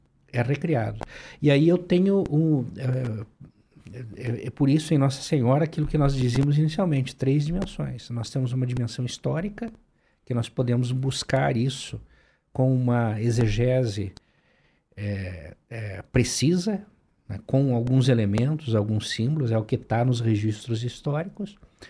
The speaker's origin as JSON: {"language": "Portuguese", "country": "Brazil", "said": "Nós somos brasileiros em grande parte porque compartilhamos símbolos comuns"}